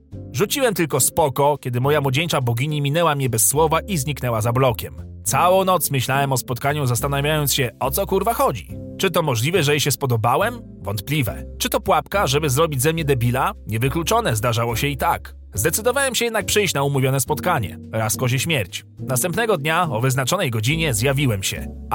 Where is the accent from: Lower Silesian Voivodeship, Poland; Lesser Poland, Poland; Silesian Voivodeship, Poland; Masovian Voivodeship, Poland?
Masovian Voivodeship, Poland; Warsaw; wychowałem się na Jelonkach. Blokowisko takie jak każde inne, beton na betonie, trzepaki i w chuj dzieciaków.